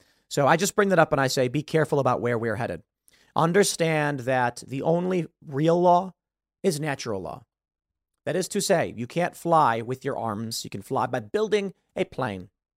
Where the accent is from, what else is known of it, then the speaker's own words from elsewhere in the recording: Chicago, Illinois, United States; I think I understand this because I grew up in Chicago.